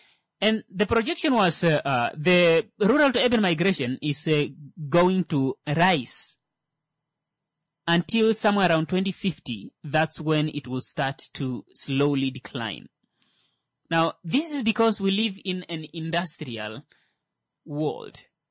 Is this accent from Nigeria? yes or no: no; Kavango, Namibia; Just a quick reminder, I'm from Kavango.